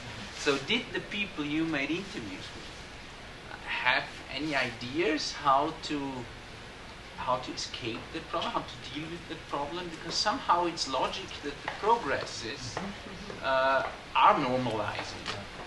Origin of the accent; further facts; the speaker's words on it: Austria; English is a second language; I'm myself from Austria, and for me, Minneapolis seems to be a queer paradise compared to Austria.